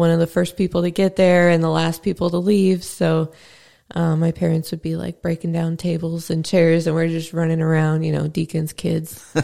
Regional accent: Effingham, Illinois, United States; also born or lived in Carbondale; So I was born in Carbondale in 94. So I'm a hippie at heart. And we moved back here when I was like 3 and a half. So I've grown up in Effingham for as long as I can remember.

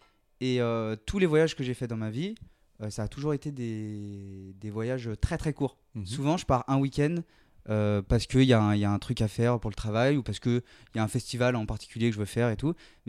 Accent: Paris, Île-de-France, France; on vient de Paris

